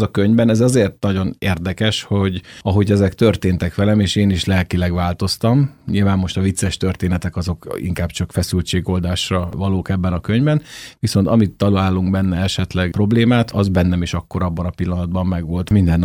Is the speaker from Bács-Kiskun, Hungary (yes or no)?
no; Hajdúdorog, Hajdú-Bihar, Hungary; meg hát én is Hajdúdorogról származom, és ott élnek ilyen emberek